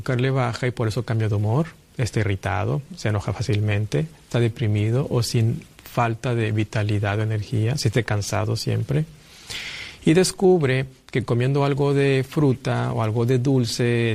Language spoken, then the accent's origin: Spanish; Monterrey, Nuevo León, Mexico; yo procedo de México, de la ciudad de Monterrey. Estamos en la frontera con Texas.